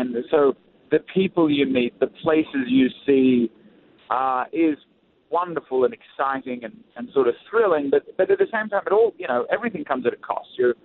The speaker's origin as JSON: {"language": "English", "country": "Australia", "lives_now": "Nashville, United States", "said": "I'm originally from Australia, David. I hope you can still tell. I live in Nashville, so my accent's been a bit compromised."}